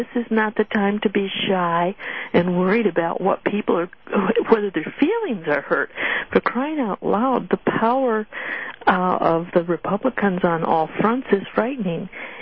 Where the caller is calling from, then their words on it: Ann Arbor, Michigan, United States; I'm calling from Ann Arbor.